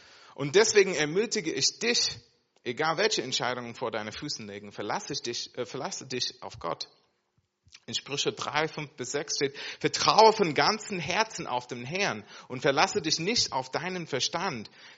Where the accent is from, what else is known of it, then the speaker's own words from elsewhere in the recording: United States; now in Germany; Ich komme aus Amerika, ich musste quasi alles hinter mich lassen.